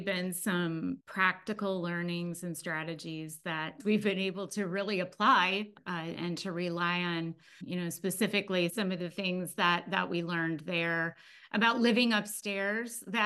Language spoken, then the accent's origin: English; Ankeny, Iowa, United States; And we are from Ankeny, Iowa, which is a suburb of Des Moines, Iowa. So right in the middle of the country.